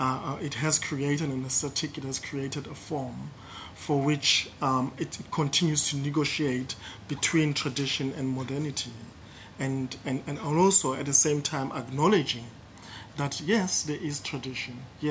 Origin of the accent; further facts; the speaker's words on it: South Africa; I'm a South African, and therefore I represent a tradition or a form.